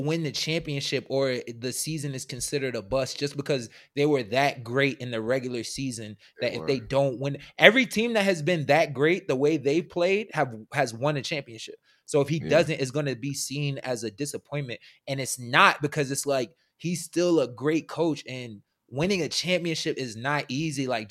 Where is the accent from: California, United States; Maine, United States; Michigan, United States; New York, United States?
New York, United States; I've literally never heard me say the Knicks because I'm from New York.